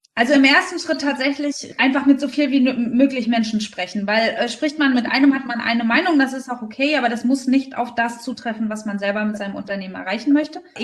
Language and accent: German; Berlin, Germany; now in Rostock, Germany; ich bin gar kein gebürtiger Fischkopf, sondern ich komme eigentlich aus Berlin. Aber bin ja 2014 nach Rostock gezogen.